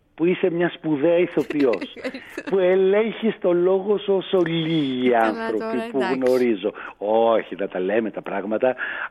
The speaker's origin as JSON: {"language": "Greek", "town": "Skopelos", "region": "Thessaly", "country": "Greece", "accent": "Skopelos dialect", "said": "Εγώ που κατάγομαι, ας πούμε, από τη Σκόπελο"}